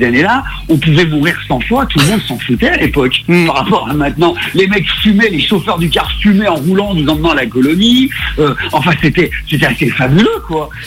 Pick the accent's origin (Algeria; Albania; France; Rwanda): France; je suis un Français moyen dans le bon sens du terme.